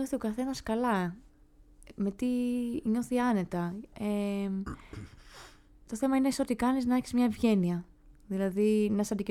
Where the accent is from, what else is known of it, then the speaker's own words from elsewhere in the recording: Patras, Western Greece, Greece; moved away as an adult; now in Athens, Greece; Είδα ότι η Αθήνα με κοινωνικοποίησε πάρα πολύ, γιατί ήρθα από την Πάτρα που και...